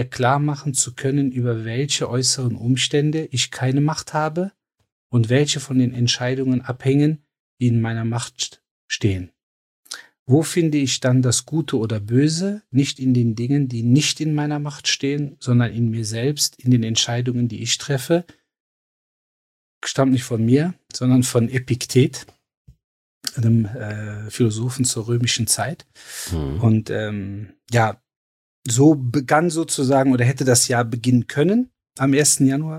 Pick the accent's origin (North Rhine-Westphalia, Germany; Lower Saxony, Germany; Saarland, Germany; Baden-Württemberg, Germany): North Rhine-Westphalia, Germany; Cologne; ich komme aus Köln.